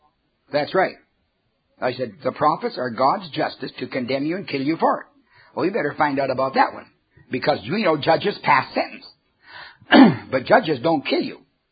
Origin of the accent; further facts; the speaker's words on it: Canada; I'm a Canadian. I know where that stuff came from.